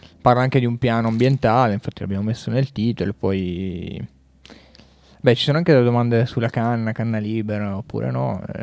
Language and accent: Italian; Abruzzo, Italy; moved away; io sono dell'Abruzzo, tra l'altro, originario, no?